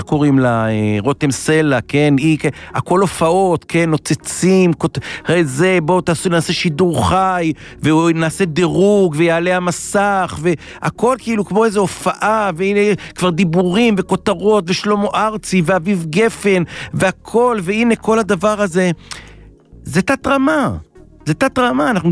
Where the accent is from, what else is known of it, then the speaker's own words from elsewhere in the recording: Kiryat Shmona, Northern District, Israel; born there; אני לוחם בחטיבת הקומנדו, עשיתי עד היום 227 ימי יום בשירות מילואים, ואני גם מפונה מקריית שמונה, עיר הולדתי האהובה. עיר של אנשים עם לב טוב, עזרה הדדית, ערכים של פעם